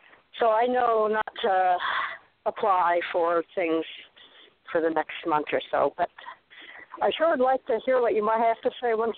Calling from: Arizona, United States; I'm calling from Arizona.

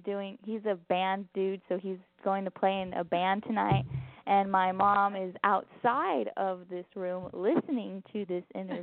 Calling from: Kennewick, Washington, United States; I'm calling from Kennewick, Washington, in my parents' bedroom.

